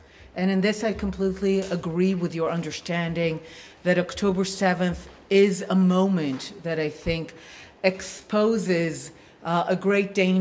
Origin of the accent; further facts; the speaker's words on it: Israel; As some of you may know, I come from the Israeli peace camp, from the Israeli political left.